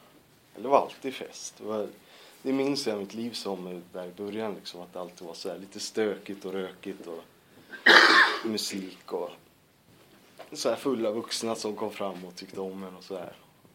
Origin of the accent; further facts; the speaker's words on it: Stockholm, Stockholm County, Sweden; hon fick någon lägenhet i alla fall i Blackeberg. Där jag växte upp till större delen med henne så här. Men också hos min mormor, hos mina mostrar